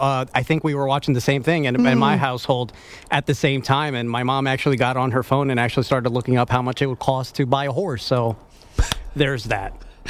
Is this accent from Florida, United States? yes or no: no; New York, United States; But what do I know? I'm a New Yorker.